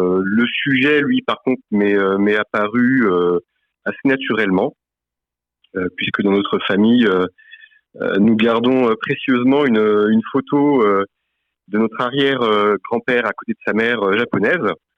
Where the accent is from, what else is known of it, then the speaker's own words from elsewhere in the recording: Nantes, Pays de la Loire, France; now in Laval, France; Puis j'habite à Laval maintenant depuis près de 16 ans. Je suis originaire de Nantes. Puis après, pour des raisons professionnelles, je suis arrivé ici en Mayenne.